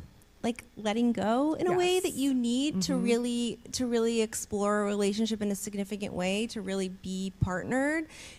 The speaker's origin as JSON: {"language": "English", "town": "Philadelphia", "region": "Pennsylvania", "country": "United States", "tie": "born there", "said": "I was born in Philadelphia, and it's where my whole family still lives"}